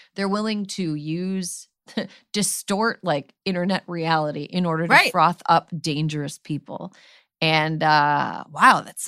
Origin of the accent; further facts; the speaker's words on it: Wisconsin, United States; My home state of Wisconsin, Planned Parenthood is not scheduling abortions after June 25th.